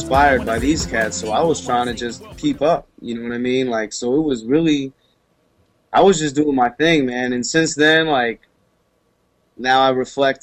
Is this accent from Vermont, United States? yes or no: no; Jacksonville, Florida, United States; Well, you know, growing up in Jacksonville is mad funny because it's, you know, first off, you're in the South, and in the 90s, the South wasn't popping like